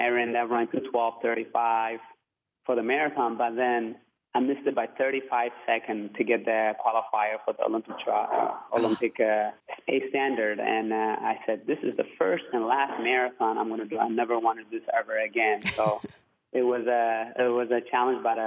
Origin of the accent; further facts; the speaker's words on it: Eritrea; I grew up in Eritrea, like as you alluded to earlier. I didn't have electricity or running water, so definitely from the village